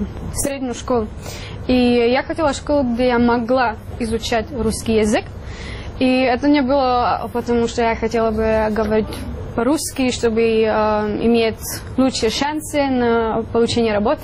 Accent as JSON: {"language": "Russian", "country": "Czechia", "first_language": "Czech", "second_language": "Russian", "said": "И он очень похож на мой родной язык, это чешский."}